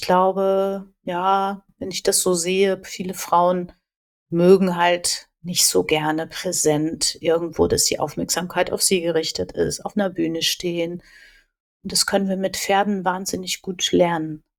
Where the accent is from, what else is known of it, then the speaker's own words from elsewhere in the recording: Borkum, Lower Saxony, Germany; Es ist nämlich Borkum, meine Heimat.